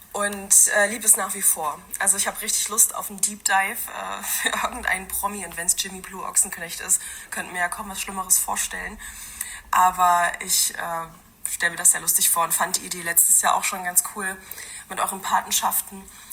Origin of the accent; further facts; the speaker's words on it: Erfurt, Thuringia, Germany; ich komme aus Erfurt